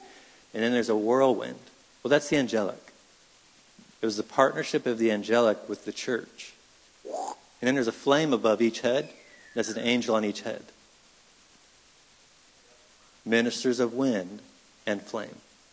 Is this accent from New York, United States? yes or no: no; Michigan, United States; I grew up in Michigan. I've never experienced 80-mile-per-hour winds.